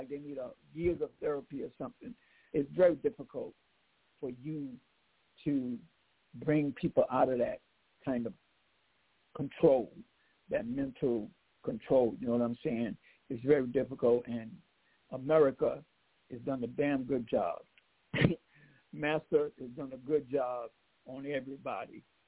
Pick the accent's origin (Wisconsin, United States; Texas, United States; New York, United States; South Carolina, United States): South Carolina, United States; You know, I came from Third Floor, South Carolina. If I couldn't see above that cotton and them sugar cane and them watermelon, I would still be there.